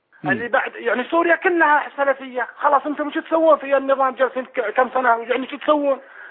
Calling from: Saudi Arabia; أنا من السعودية أكلمك

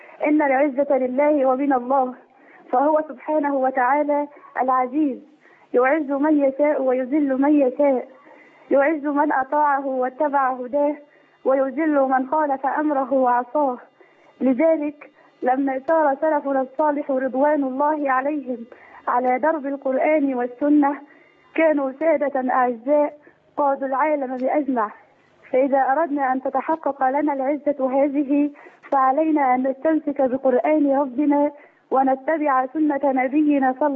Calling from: Husseiniya, Sharqia Governorate, Egypt; أنا من الحسينية

